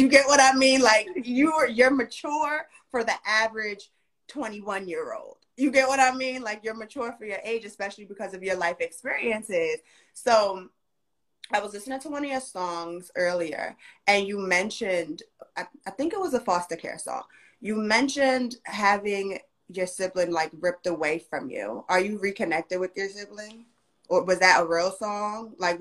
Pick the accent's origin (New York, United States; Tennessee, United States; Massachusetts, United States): New York, United States; Bronx; Listen, I'm from the Bronx, so we're going to keep it official, all right?